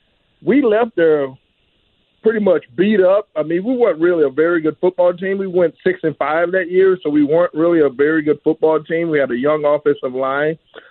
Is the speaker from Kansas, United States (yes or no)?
no; Texas, United States; And I knew all about it because I'm from Texas, so I know all about the mosquitoes.